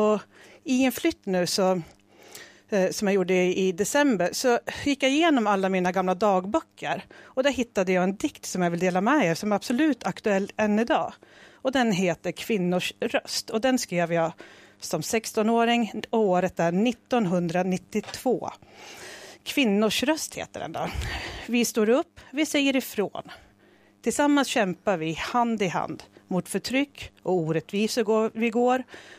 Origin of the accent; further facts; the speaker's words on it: Gävle, Gävleborg County, Sweden; also born or lived in Stockholm; så flyttade vi till Gävle. Det var kampens stad vid den tiden på 70-talet. Vi flyttade till Gävle, till Sätra, till den vita staden, och där började vårt liv.